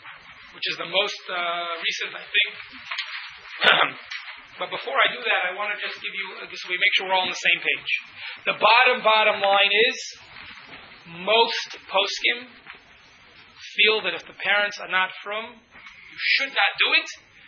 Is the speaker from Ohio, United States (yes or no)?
yes; Cincinnati, Ohio, United States; I grew up in a small town, I grew up in Cincinnati.